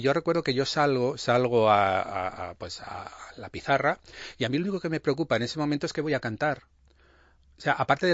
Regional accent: Aragon, Spain; moved away as an adult; puede ser que pueda ser aragonés, pero es verdad que me fui de Aragón con 20 y pocos

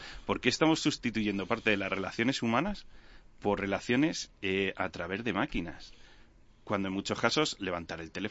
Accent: Pulgar, Castilla-La Mancha, Spain; se te ha olvidado que soy de Pulgar, un pueblecito muy pequeño de Toledo.

